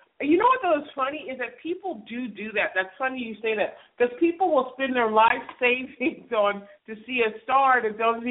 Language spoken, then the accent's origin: English; California, United States; Now I am from Cali, so I will pick LA.